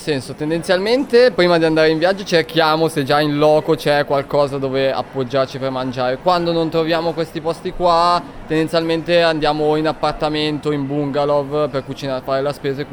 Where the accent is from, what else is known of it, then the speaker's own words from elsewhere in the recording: Parabiago, Lombardy, Italy; Io di Parabiago, in provincia di Milano.